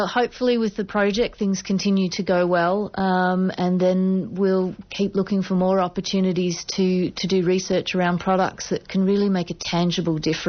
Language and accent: English; Ballarat, Victoria, Australia; Oh, I'd had so many opportunities when I was growing up in Ballarat.